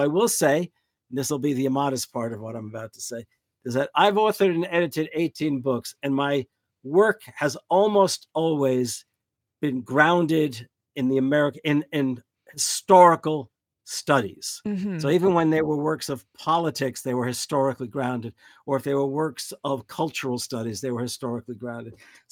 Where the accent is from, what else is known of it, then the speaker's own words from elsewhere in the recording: New Jersey, United States; now in Wisconsin, United States; I've been here in Wisconsin for, must be 45 years now. I grew up in the New York City area, mostly on the Jersey side of the Hudson River.